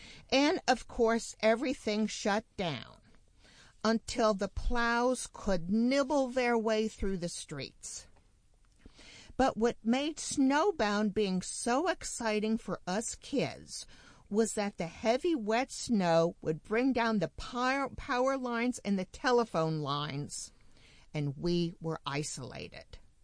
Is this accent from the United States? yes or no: yes; Pennsylvania, United States; I grew up in Pennsylvania, and it seemed that every other year, we would have a heavy snow in the month of March.